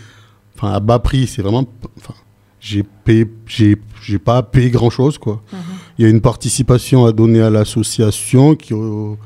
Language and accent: French; Saint-Martin-de-Crau, Provence-Alpes-Côte d'Azur, France; j'ai 27 ans. Je viens de Saint-Martin-de-Crau, dans les Bouches-du-Rhône, à côté d'Arles.